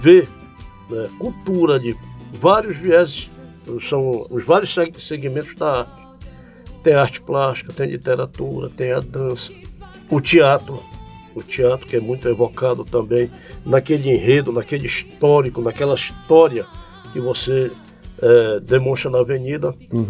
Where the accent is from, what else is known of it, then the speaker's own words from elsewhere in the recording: Amazon, Brazil; born there; porque eu sou amazônida não só de nascimento, né, mas também por convicção.